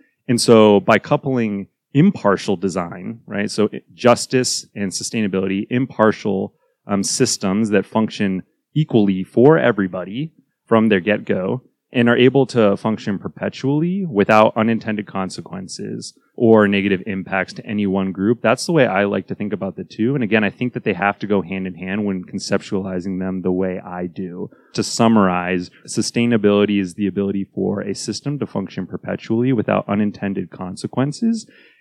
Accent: Virginia, United States; now in Phoenix, United States; I'm from Virginia, so I grew up running on streets, but moving out here to Arizona, right in the middle of the desert here in Phoenix.

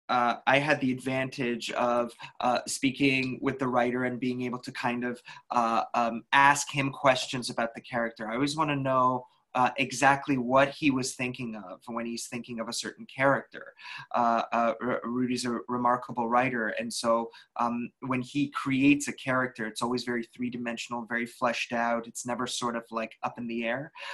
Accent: Calgary, Alberta, Canada; I'm Canadian, and I'm from Calgary

